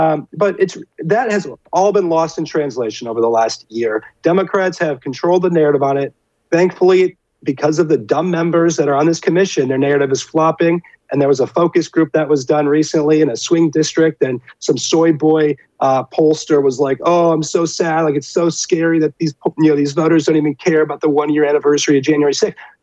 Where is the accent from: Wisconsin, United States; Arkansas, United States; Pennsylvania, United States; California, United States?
Wisconsin, United States; it was one of the coldest days that I could remember. I'm from Wisconsin. I was freezing.